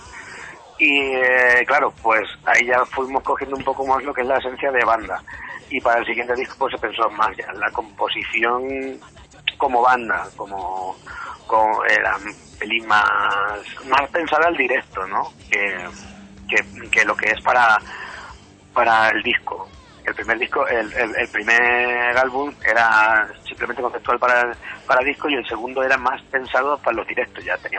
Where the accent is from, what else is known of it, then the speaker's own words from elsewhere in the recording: Ciudad Real, Castilla-La Mancha, Spain; y yo que soy guitarra, que soy de Ciudad Real